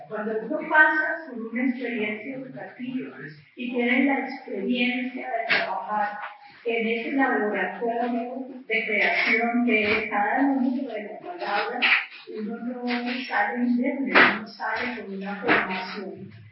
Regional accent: Cali, Valle del Cauca, Colombia; Y como caleña arrepentida por haber descuidado tanto la herencia

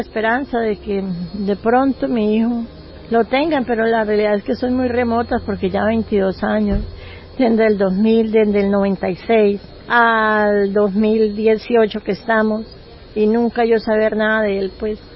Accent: Colombia; no fueron capaces de hacer respetar nuestros derechos como colombianos

